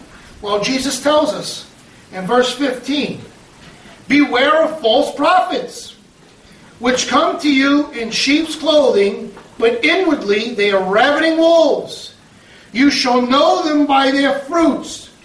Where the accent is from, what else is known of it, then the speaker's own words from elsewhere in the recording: Brooklyn, New York, United States; I'm from Brooklyn, I can rap.